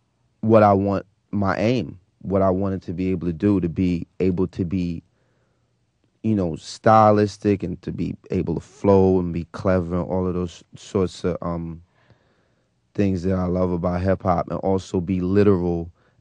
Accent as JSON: {"language": "English", "town": "Brooklyn", "region": "New York", "country": "United States", "tie": "born or raised there", "said": "Well, I was born in Downstate Hospital in Flatbush, and I was raised in Bedford-Stuyvesant and in Roosevelt Projects. And then when I was around 9 or 10, moved back to Flatbush. And I'm a Brooklyn resident to this day."}